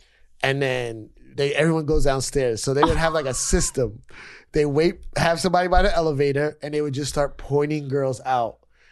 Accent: New York City, New York, United States; because I grew up in New York, so there's always a lot of stuff

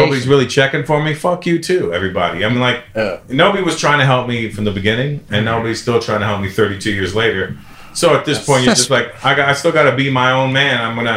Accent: Canada; moved away as an adult; now in United States; Then when I started doing jokes about being Indian, people started calling me the Indian comedian. Mm. I was like, no, I'm just a comedian. I just happen to be Indian.

